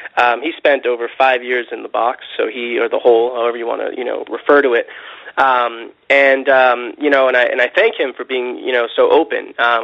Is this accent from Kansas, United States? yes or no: no; Boston, Massachusetts, United States; now in California, United States; I live in California now, but I come from Massachusetts, specifically from Boston.